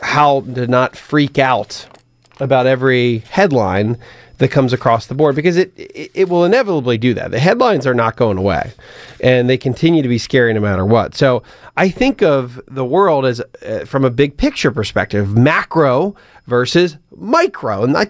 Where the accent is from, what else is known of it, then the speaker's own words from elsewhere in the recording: United States; I'm an American.